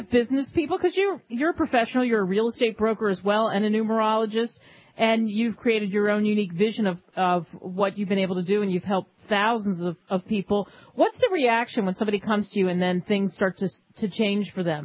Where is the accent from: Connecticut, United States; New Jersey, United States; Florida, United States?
New Jersey, United States; Cherry Hill; 21 is where I grew up in Cherry Hill, New Jersey.